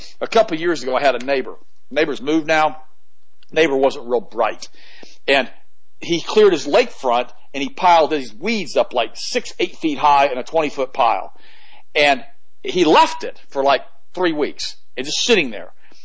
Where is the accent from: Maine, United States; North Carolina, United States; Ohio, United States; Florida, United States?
Florida, United States; because I was raised in Florida.